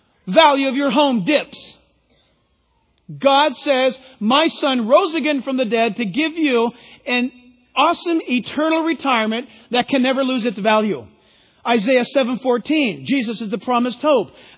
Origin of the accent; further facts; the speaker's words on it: San Diego, California, United States; born there; I was born in San Diego, so I picked the Chargers.